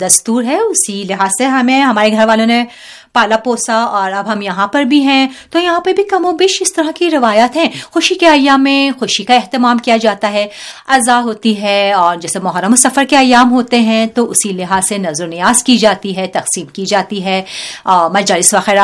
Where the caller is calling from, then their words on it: Srinagar, Jammu and Kashmir, India; میرا تعلق سری نگر سے ہے